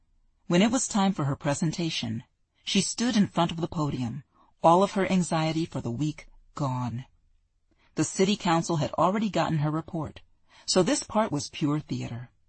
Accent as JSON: {"language": "English", "region": "California", "country": "United States", "tie": "born or raised there", "said": "I grew up right here in the Bay Area, though I live far away now."}